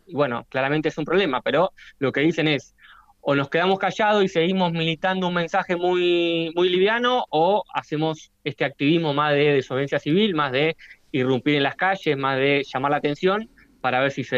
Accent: Argentina; Bueno, yo soy de Argentina y ahora Argentina ha sufrido inundaciones, el mayor brote de dengue.

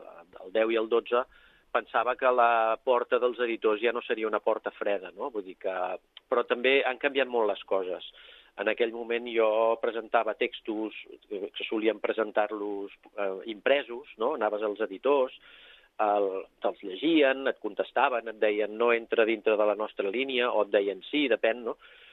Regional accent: Castellar del Vallès, Catalonia, Spain; born there; la meva mare era amiga de la llevadora, d'una llevadora de Castellà, i ens va fer anar a néixer allà a tots quatre germans.

